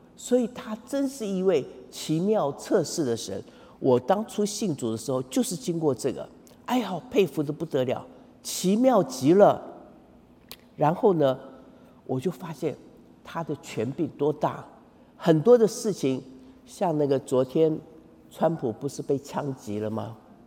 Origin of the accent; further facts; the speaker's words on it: Taiwan; 那我们从小在台湾那个比较传统的家庭长大，